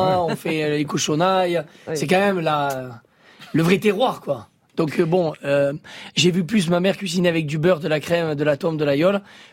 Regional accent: Occitanie, France; born there; Mais je suis un mec du Sud, mais je suis né dans l'Aveyron. C'est quand même une région.

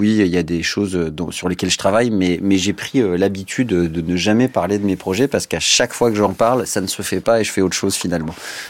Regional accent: France; je pense que ça touche particulièrement notre ce qu'on est nous en tant que Français

